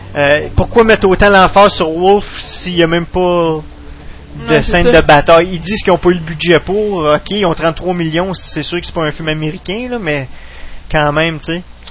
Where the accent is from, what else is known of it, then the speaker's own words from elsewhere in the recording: Quebec, Canada; on s'attendait tous à un film qui allait nous représenter en tant que Québécois, montrer nos origines